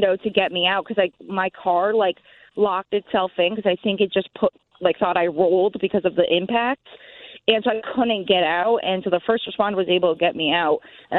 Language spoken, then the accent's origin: English; Clinton, Connecticut, United States; I was leaving my hometown, which is Clinton, and I was on from 63. I was going on 95 to go to the gym, which would be at 64.